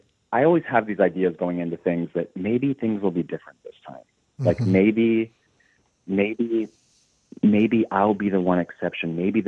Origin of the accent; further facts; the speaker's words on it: Kansas, United States; I have tried very hard to be a fancy person, a Hollywood person, and I'm from Kansas